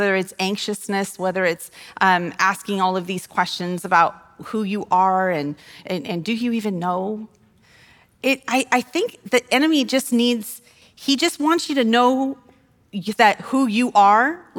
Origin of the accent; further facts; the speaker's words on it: Wyoming, United States; I'm from Wyoming, and while they don't blow quite as much, I think of sagebrush when I think of these